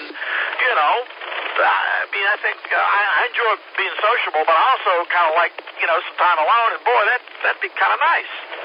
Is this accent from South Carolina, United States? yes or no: no; North Carolina, United States; born there; I have a special affinity for the Carolinas. I was born in North Carolina and love traveling through here